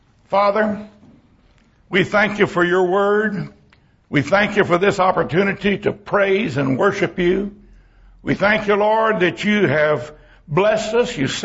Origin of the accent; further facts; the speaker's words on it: Texas, United States; born there; I'm thankful I was born in Texas. I'm thankful I was born to some real simple, poor country people who love God.